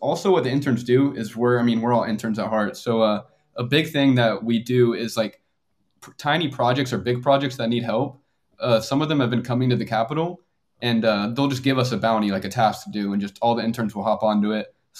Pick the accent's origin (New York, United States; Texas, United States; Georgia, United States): Texas, United States; now in Austin, United States; I'm originally from just a small city about 20 minutes outside of Dallas that like was really tiny. But right now I'm in Austin